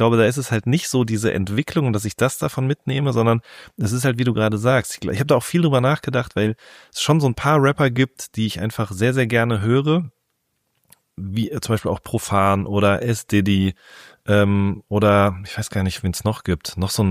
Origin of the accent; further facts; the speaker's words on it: North Rhine-Westphalia, Germany; ich komme ja auch aus dem Ruhrgebiet